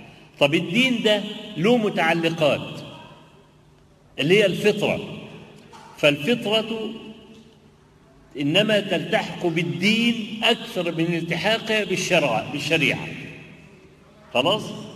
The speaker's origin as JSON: {"language": "Arabic", "country": "Egypt", "said": "الا الارثوذكس اللي في المشرق، اللي عندنا في مصر مثلا"}